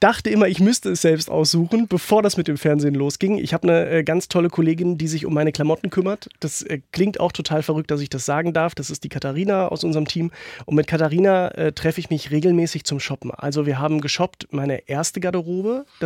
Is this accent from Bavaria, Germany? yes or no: no; North Rhine-Westphalia, Germany; in Nordrhein-Westfalen, wo ich groß geworden bin